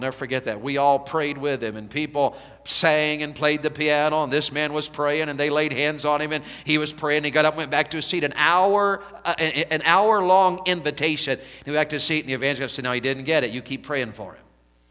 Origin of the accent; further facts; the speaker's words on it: the South, United States; I grew up in the Bible Belt. There's churches everywhere where I live.